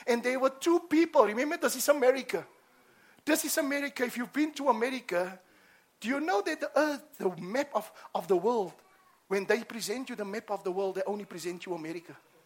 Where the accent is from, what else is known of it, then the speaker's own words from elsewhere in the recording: Cape Town, Western Cape, South Africa; I grew up in Cape Town in a Muslim community, so I also know the Quran.